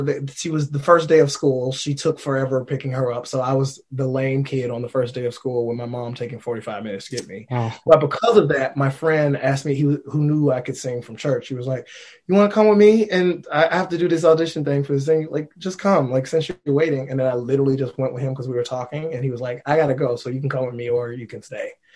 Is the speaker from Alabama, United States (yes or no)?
yes; Alabama, United States; was the biggest thing in the world in Alabama at the time, because I'm from Alabama.